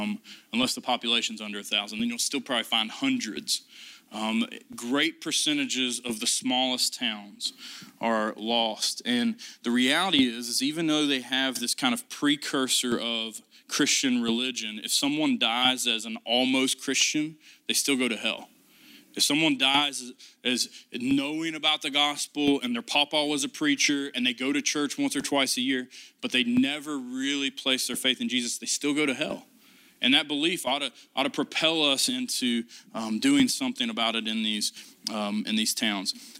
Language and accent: English; West Virginia, United States; You know, I'm from West Virginia, and, you know, West Virginia is called the Mountain State.